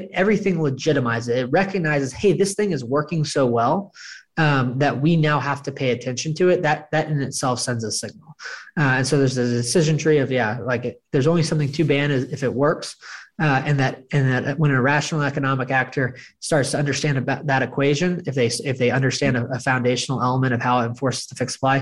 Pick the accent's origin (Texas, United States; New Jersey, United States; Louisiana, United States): Texas, United States; Austin; I'm born and raised in Austin. I'm partial to it. It's in Texas.